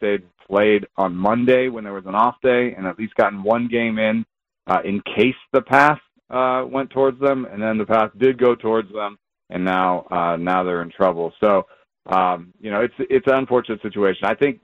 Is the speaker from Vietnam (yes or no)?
no; Jamaica; I grew up in Jamaica a little bit